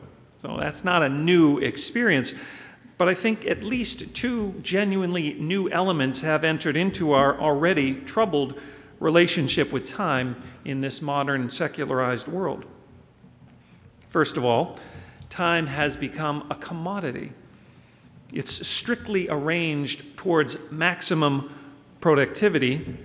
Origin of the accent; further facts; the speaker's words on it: Duxbury, Massachusetts, United States; In my youth, growing up in Duxbury